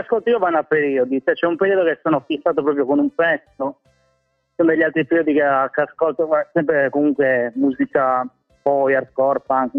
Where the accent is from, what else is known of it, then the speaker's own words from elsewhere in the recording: Sassari, Sardinia, Italy; moved away as an adult; now in Bologna, Italy; sono nato a Sassari, poi sono stato fino a 24-25 anni a Sassari, poi mi sono trasferito un po' per cercare lavoro, mi sono trasferito a Bologna, quindi sono qua da Bologna da più di 10 anni